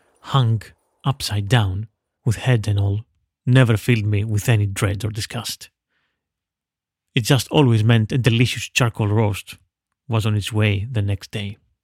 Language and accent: English; Veria, Central Macedonia, Greece; in my hometown of Veria in northern Greece, outside in my grandmother's yard and garden with my dad